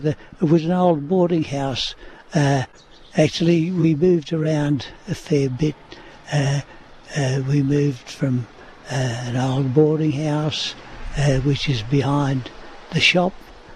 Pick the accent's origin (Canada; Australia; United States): Australia; Gawler, South Australia; also born or lived in Leonora; No, I was born in Leonora, but I didn't live in Leonora. I lived in Gawler.